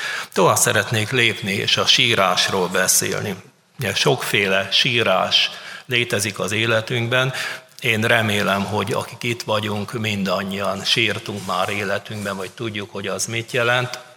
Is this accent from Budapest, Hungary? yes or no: yes; Budapest, Hungary; nekem, aki lánymányosi gyerek voltam valamikor, és mi Újpestről költöztünk Káposztásmegyerre